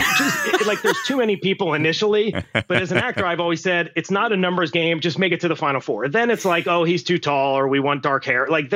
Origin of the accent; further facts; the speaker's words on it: Pennsylvania, United States; So growing up in Western Pennsylvania, Jeff, we've had this conversation about Top Gun and Impact. It's like you grow up there in the 80s.